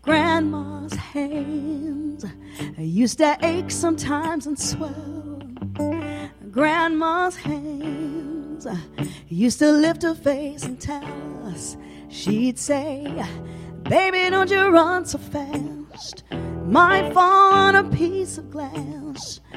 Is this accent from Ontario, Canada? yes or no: no; Regina, Saskatchewan, Canada; One was for Saskatchewan Centennial because I'm from Regina.